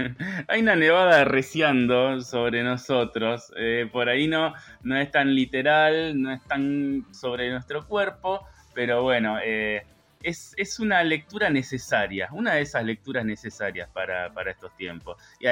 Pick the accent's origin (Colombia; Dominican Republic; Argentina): Argentina; Humildemente, como argentinos, no sé si nuestra humildad es tan conocida afuera